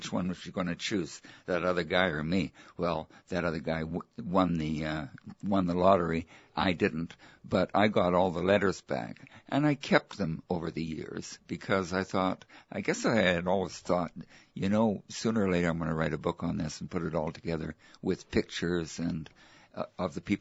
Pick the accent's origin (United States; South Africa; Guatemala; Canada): Canada; Vancouver, British Columbia; born there; My background, I was born in 1940 in Vancouver.